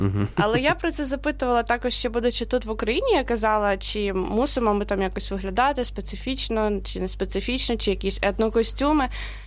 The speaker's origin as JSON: {"language": "Ukrainian", "region": "Kyiv", "country": "Ukraine", "said": "як ведучі вже зазначили. Я взагалі з Києва. Тут живу, працюю, навчаюсь."}